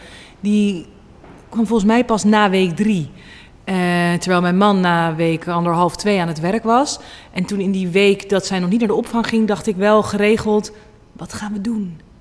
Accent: Netherlands; Ja, ik ben echt steun gaan zoeken als een echte Hollander.

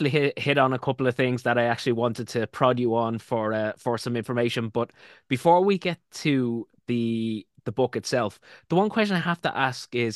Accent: Ireland; being Irish, we are known for having a really dry sense of humor

